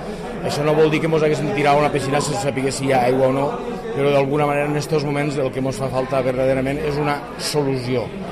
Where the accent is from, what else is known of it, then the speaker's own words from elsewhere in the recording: L'Aldea, Catalonia, Spain; com a representant dic de l'Aldea